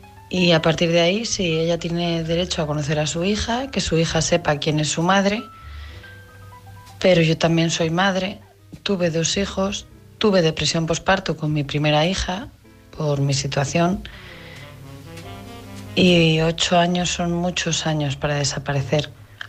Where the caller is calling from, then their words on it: Madrid, Community of Madrid, Spain; de Madrid